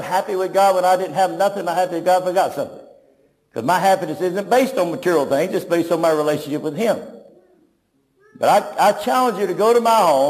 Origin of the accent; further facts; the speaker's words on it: Tulsa, Oklahoma, United States; I come from Tulsa, Oklahoma, where that's famous.